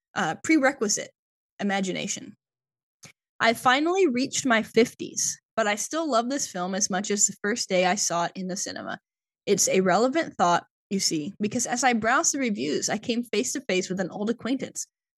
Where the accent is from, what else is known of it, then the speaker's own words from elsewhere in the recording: Burbank, California, United States; I'm from Burbank.